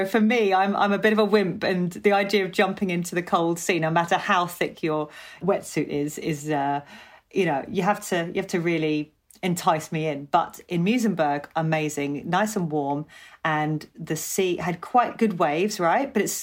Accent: Weymouth, South West England, United Kingdom; born there; I was born in Weymouth in Dorset, right by the beach. … is Filipino or Tagalog for waves.

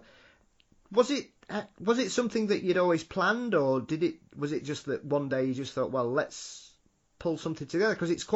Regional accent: United Kingdom; being a Brit

